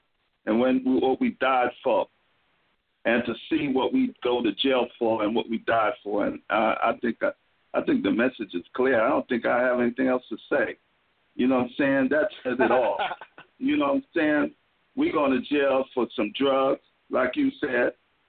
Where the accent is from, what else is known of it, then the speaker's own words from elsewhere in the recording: San Francisco, California, United States; What's up, y'all? … I'm from San Francisco, man.